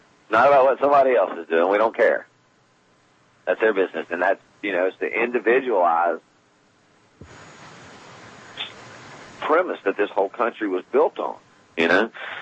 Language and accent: English; the South, United States; I mean, that's the way it was at the South. I grew up in the South, and I would get a whipping for tattling, you know.